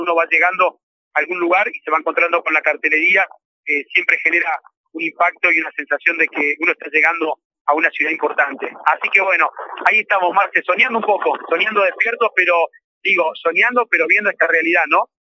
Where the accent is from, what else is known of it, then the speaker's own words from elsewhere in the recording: Ingeniero Jacobacci, Río Negro, Argentina; la quería compartir con toda la gente de mi pueblo